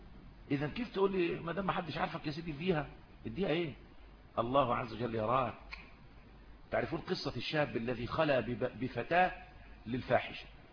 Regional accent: Egypt

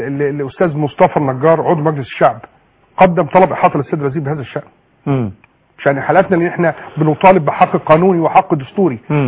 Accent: Egypt; واحنا في مصر واحنا ضباط مصريين ونفخر ان احنا نكون مصريين

